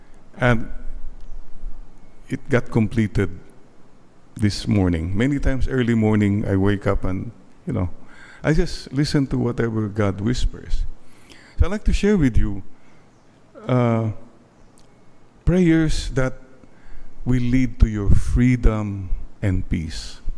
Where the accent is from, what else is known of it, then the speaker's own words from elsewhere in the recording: Bani, Ilocos Region, Philippines; when I was a little boy growing up in Bani, Pangasinan, a very poor town